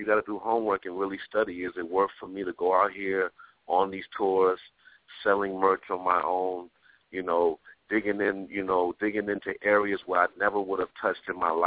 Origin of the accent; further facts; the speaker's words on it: Brooklyn, New York, United States; I'm from Flatbush, Brooklyn, man. I don't have a choice with this.